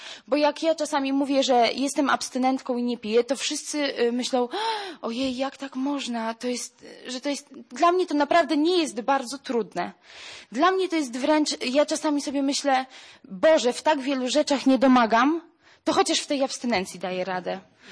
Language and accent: Polish; Ostrołęka, Masovian Voivodeship, Poland; now in Warsaw, Poland; mam 25 lat, studiuję i pracuję. Pochodzę z Ostrołęki. Teraz na co dzień mieszkam w Warszawie.